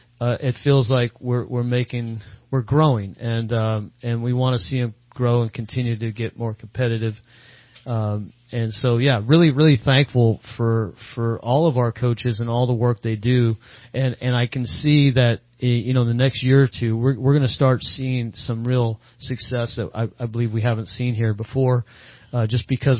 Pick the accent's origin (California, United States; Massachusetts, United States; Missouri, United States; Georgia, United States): California, United States; I came up here as a kid. I grew up in California. I feel home here